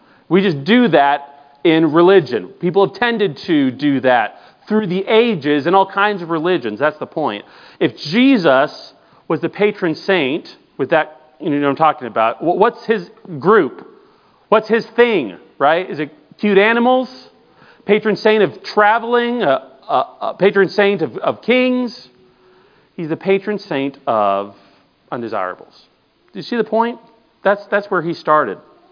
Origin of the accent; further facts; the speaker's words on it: Maple Grove, Minnesota, United States; Just like I'm from Maple Grove, Minnesota, and if I were to run into someone from Maple Grove, Minnesota, I'd say, hey, that's cool.